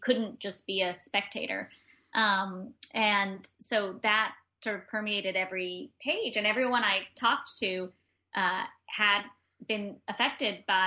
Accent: New York City, New York, United States; you can walk everywhere, which I'm used to as a New Yorker.

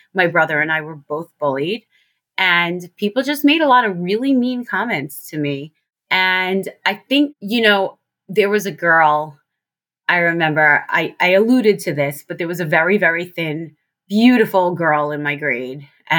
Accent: Staten Island, New York, United States; So because I came from Staten Island, where all the houses are next to each other and everyone lived, like there was 30 kids on my block

